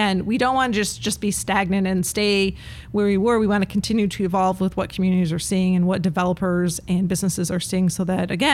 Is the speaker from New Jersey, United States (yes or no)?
no; Michigan, United States; when I was growing up in Michigan, I'm a product of Michigan Public High School.